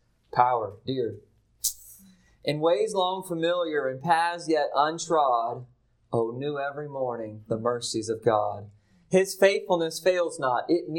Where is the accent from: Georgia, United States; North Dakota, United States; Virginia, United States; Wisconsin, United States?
Virginia, United States; I come from Virginia. Please don't hold that against me.